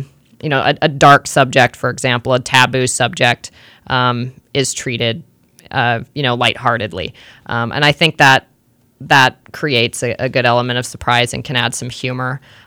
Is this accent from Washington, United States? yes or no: yes; Spokane, Washington, United States; And my family has property at Lake Pendere that in a way was more influential to me than growing up in Spokane